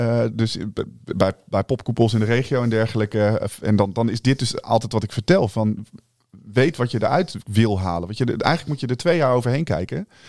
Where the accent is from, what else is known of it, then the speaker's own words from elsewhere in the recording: Emmen, Drenthe, Netherlands; Ik kom oorspronkelijk uit Emmen, daar is dat niet zo.